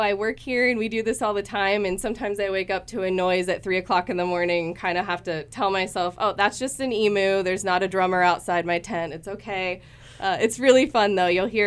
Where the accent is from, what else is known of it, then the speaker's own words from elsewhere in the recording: Bend, Oregon, United States; Yeah, I'm from Bend, Oregon.